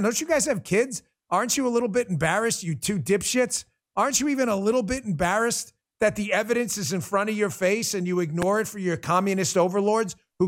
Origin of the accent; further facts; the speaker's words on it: New York City, New York, United States; I grew up in New York City.